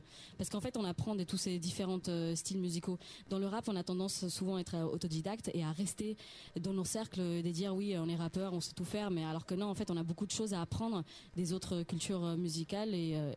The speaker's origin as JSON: {"language": "French", "town": "Malaga", "region": "Andalusia", "country": "Spain", "tie": "born or raised there", "also_born_or_lived": "India / Portugal", "moved": "yes", "lives_now": "Lyon, France", "said": "quand j'avais 3 ans, je suis allée au Portugal. Donc j'ai vécu là-bas un an, j'ai fait la demande de nationalité. Après, j'ai déménagé en Espagne, à Malaga, où j'ai vraiment grandi. Et après, j'ai déménagé en France pour faire mes études et j'y suis restée"}